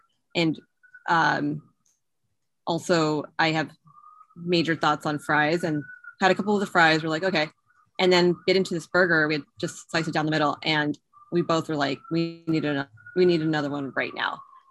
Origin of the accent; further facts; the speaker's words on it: Yakima, Washington, United States; So I grew up in Yakima, which I think maybe it's like I always joke that Eastern Washington is the Midwest of the Northwest.